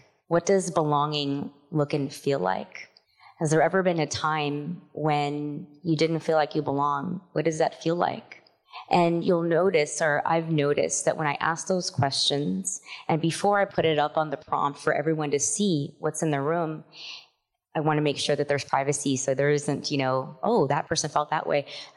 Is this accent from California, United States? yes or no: yes; California, United States; I grew up in California, and we're driving on the freeway, and I see a little sign that says little Bangladesh. I'm Bengali and Indian